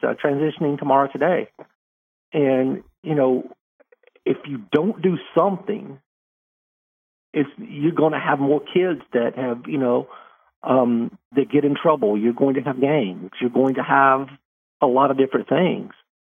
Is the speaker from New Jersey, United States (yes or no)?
no; Alabama, United States; even though I'm from Barber County.